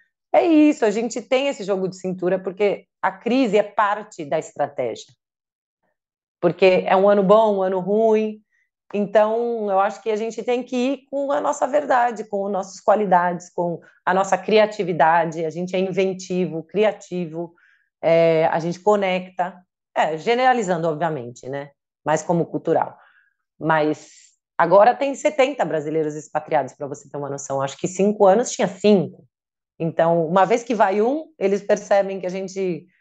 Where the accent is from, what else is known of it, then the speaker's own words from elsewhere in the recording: Brazil; now in Netherlands; Quando eu cheguei na Holanda, eu falei, não, eles me contrataram porque eu sou brasileiro